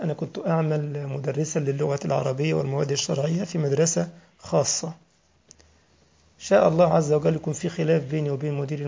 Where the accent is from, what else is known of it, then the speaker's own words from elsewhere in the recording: Egypt; إن أنا كنت بخطب الجمعة في جمعية عندنا في مصر اسمها جمعية المحافظة على القرآن الكريم